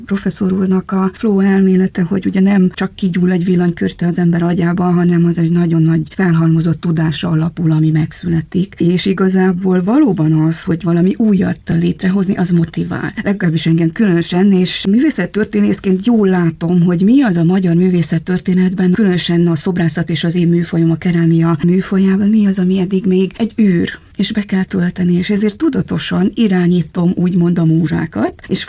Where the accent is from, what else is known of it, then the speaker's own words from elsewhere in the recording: Corund, Harghita, Romania; Úgy nevelkedtem Erdélyben, egy kicsi faluba, Korondon.